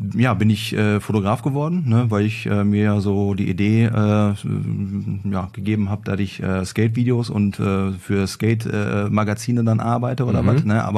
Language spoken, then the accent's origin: German; Herne, North Rhine-Westphalia, Germany; born there; also born or lived in Bochum / Duisburg / Bielefeld / Mülheim; Gebürtig nicht. Gebürtig bin ich aus Herne.